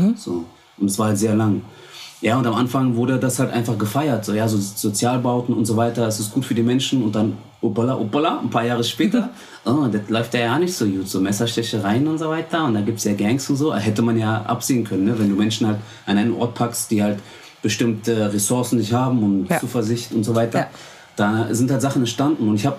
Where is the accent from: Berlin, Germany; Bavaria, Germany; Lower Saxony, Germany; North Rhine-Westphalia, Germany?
Berlin, Germany; Da, wo ich groß geworden bin, halt an der U8, ne?